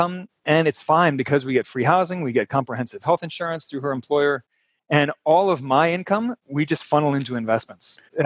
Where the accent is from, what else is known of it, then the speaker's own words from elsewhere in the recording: Baltimore, Maryland, United States; We met in Baltimore. I'm from Baltimore.